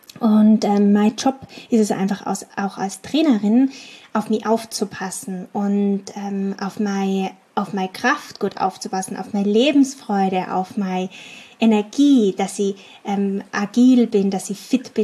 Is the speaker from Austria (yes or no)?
yes; Innsbruck, Tyrol, Austria; born there; Ihr wisst ja, dass ich gebürtig aus Tirol bin, also ich bin eine Tiroler Madel, ich komme aus Innsbruck und wurde dort geboren und habe auch vor 8 Jahren meine Selbstständigkeit dort gegründet, habe meinen Lebensmittelpunkt dort gehabt